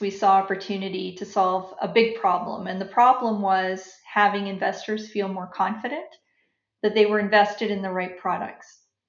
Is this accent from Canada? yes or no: yes; Ontario, Canada; also born or lived in Ottawa; now in Saint John, Canada; I was born in Ottawa. I grew up in Southern Ontario. I've spent my adult life in St. John, New Brunswick.